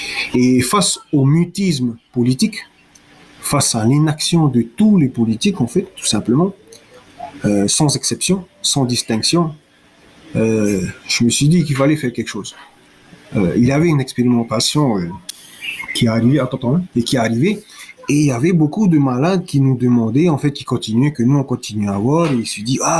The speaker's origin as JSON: {"language": "French", "country": "France", "said": "je suis français, pourquoi je ne le fais pas ?"}